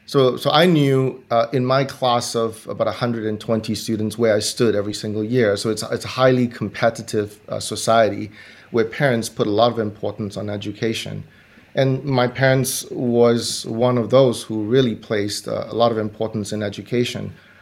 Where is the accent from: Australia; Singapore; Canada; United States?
Singapore; I grew up in Singapore.